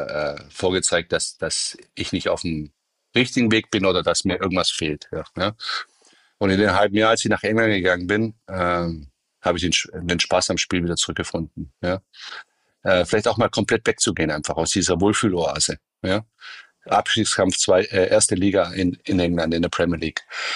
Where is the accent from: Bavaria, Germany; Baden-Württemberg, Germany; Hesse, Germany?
Baden-Württemberg, Germany; Stuttgart; Ich bin aufgewachsen im Stuttgart-Bad Cannstatt im Stadtteil Halsschlag.